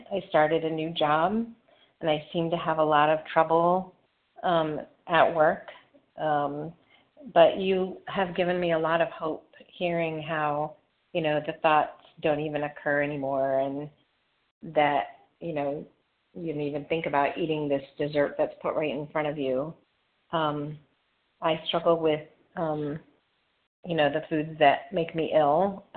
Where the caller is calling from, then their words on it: Longwood, Florida, United States; I'm calling from Longwood, Florida.